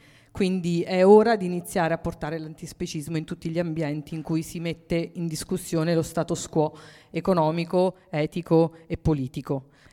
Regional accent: Pescara, Abruzzo, Italy; Nel mio, attualmente in Abruzzo, io sono di Pescara

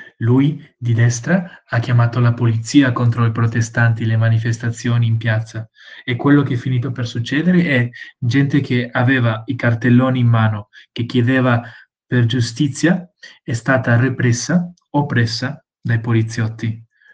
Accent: Peru; moved away as an adult; now in Italy; Io sono nato in Perù e ho vissuto in Perù per 18 anni.

